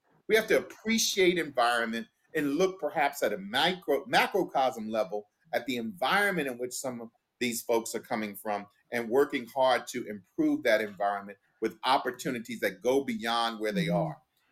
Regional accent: Washington, District of Columbia, United States; Growing up in Washington, D.C., or I know of people

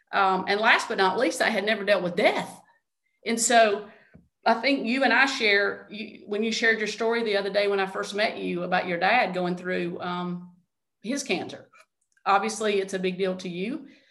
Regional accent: Easley, South Carolina, United States; And you heard me say I was from Easley, small town, knew the bank president, graduated with his son.

